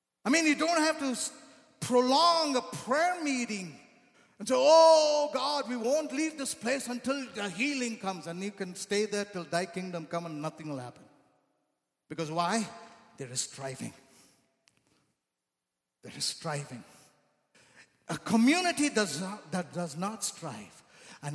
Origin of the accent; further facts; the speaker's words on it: India; I'm Indian. I'm very soulish. It comes naturally with me.